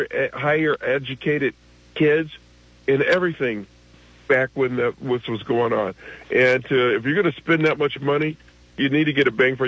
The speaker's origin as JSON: {"language": "English", "region": "Connecticut", "country": "United States", "said": "And I came from Connecticut."}